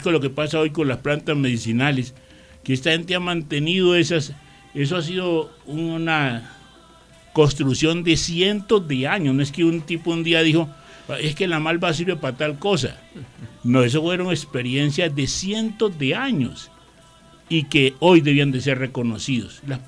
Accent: Guapi, Cauca, Colombia; yo fui a la galería de Guapi en mi pueblo y oí la música de esos corridos

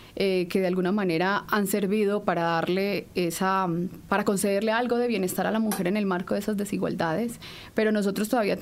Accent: Pereira, Risaralda, Colombia; la fundación de mi ciudad de origen, que es Pereira

